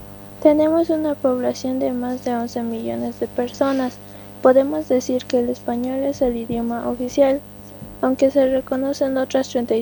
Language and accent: Spanish; La Paz, Bolivia; tengo 12 años y soy de La Paz, Bolivia.